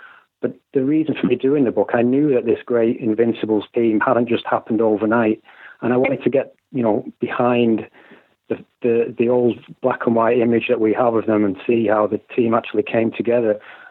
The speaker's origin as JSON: {"language": "English", "town": "Preston", "region": "North West England", "country": "United Kingdom", "tie": "born there", "also_born_or_lived": "Ireland", "said": "I was born in Deepdale, just minutes from North End ground"}